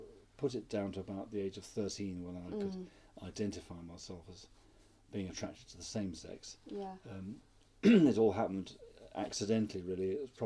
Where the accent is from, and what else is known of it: Guildford, South East England, United Kingdom; born or raised there; also born or lived in London